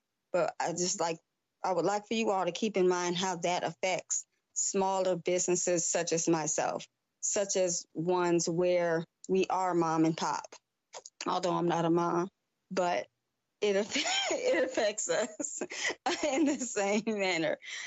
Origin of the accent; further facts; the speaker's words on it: Illinois, United States; I am from Illinois, and I know for a fact that it does exist.